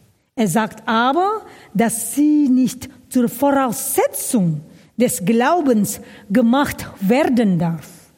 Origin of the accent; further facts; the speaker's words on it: North Sumatra, Indonesia; now in Germany; Heute, wenn ich meine alte Heimat besuche, sehe ich deutlicher, die Kirche dort ist anders als hier.